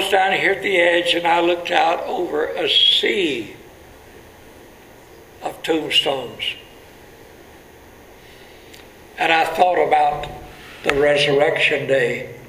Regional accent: United States; born there; I was born here in the United States of America, a place where there's a church that teaches about Christ on every corner, a place where Bibles are free.

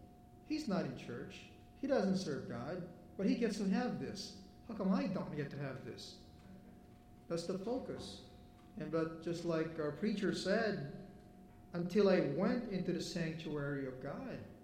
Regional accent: Sipocot, Bicol Region, Philippines; English is a second language; That's really close to where I grew up in Sipoko, in Bicol.

